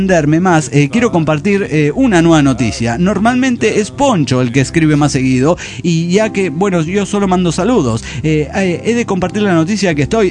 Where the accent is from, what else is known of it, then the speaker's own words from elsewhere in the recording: Villa Mercedes, San Luis, Argentina; Y soy de Villa Mercedes, San Luis.